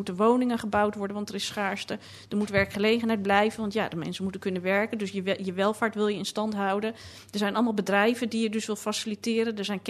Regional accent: Amsterdam, North Holland, Netherlands; toen ik in de jaren 80 opgroeide in Amsterdam en ik wel eens tegen mensen op vakantie of wat dan ook zei, ik kom uit Amsterdam, dat ze dan heel moesten lachen, want ik had geen plat Amsterdams accent.

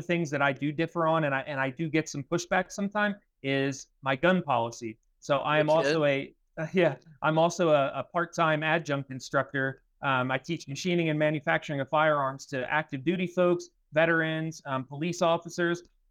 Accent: United States; No, I'm an American before I'm a Democrat.

